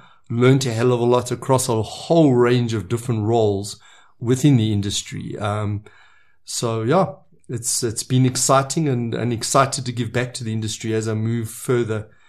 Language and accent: English; Johannesburg, Gauteng, South Africa; also born or lived in Eastern Cape; And I was born in the Eastern Cape, I went to school in Johannesburg, and then I went and did a degree in civil engineering.